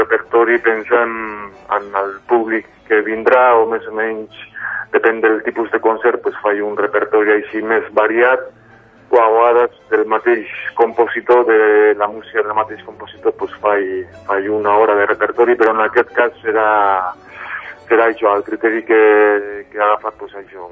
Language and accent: Catalan; Gabiria, Basque Country, Spain; now in Barcelona, Spain; sóc de País Basc, d'un poble que es diu Gaviria, i porto aquí a Barcelona 5 anys.